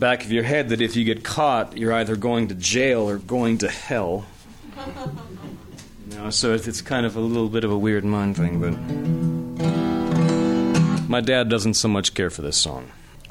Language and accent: English; Kindred, North Dakota, United States; I grew up in North Dakota, in a small town called Kindred. There's a population of about 650 people, something like that, just outside of Fargo.